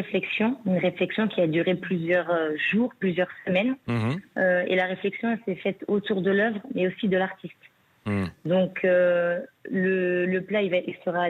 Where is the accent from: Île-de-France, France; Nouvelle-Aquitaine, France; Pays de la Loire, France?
Nouvelle-Aquitaine, France; Bordeaux; born there; Moi, je suis née à Bordeaux.